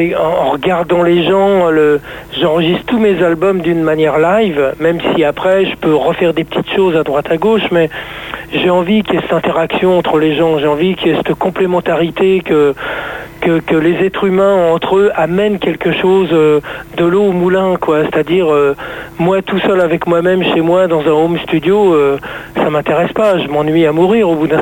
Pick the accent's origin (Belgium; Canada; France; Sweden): France; Et puis là, on se dit, ouais, on est français, c'est peut-être mieux de d'écrire des trucs en français, et parce que voilà, c'est notre culture, c'est notre truc.